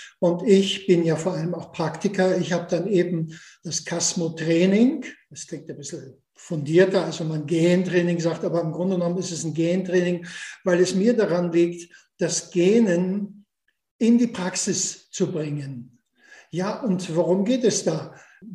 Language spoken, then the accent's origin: German; Schleswig-Holstein, Germany; moved away as an adult; now in Austria; Ich bin Schleswig-Holsteiner und lebe schon trotzdem die Hälfte meines Lebens in Österreich. Ich habe in Kiel Sport und Musik studiert. Dann hat es mich nach Salzburg ins Mozarteum verschlagen.